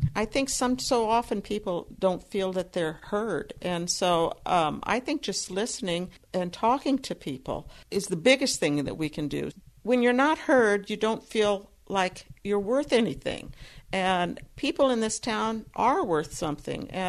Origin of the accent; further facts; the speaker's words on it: Keokuk, Iowa, United States; I was born and raised in Keokuk, and I can remember when it was a fairly booming town